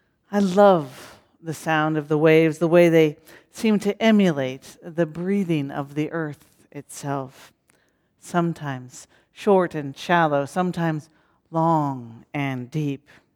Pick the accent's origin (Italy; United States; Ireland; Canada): United States; Pacific Grove, California; moved away as an adult; one of my favorite of all the gorgeous beaches of my hometown of Pacific Grove, California.